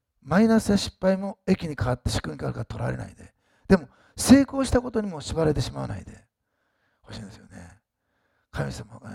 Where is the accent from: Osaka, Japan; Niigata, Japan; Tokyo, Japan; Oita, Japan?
Osaka, Japan; born there; 私はね、大阪で生まれてクリスチャンホームだったから、